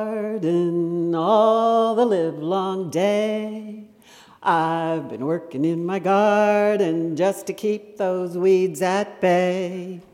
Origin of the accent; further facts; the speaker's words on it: San Diego, California, United States; Growing up in San Diego, my earliest memories of flowers are from the house we lived in when I was 5 years old.